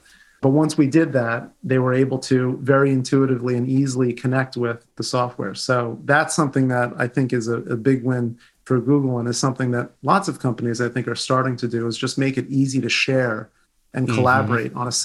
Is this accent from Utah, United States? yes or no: no; Rockland County, New York, United States; also born or lived in Los Angeles, United States / Putian, China; Huge cultural experience to go from living in Rockland County, where I grew up in New York State, to go to school in California, Los Angeles, and then to move to China in Putian, the Fujian province of China.